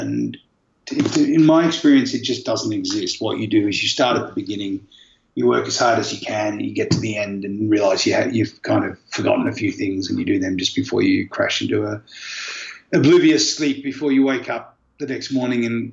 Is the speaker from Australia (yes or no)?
yes; Australia; We come from Australia. It's a big flight.